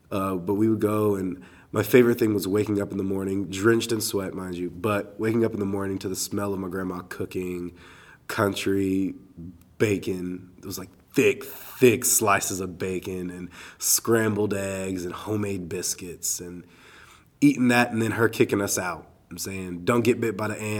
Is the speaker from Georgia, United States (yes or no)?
yes; Buford, Georgia, United States; So I grew up in Buford, Georgia. It's like 35 minutes outside of Atlanta. I am a generation kid, so my family has been there for generations. I think I am the 6th or 7th generation that's been in Buford.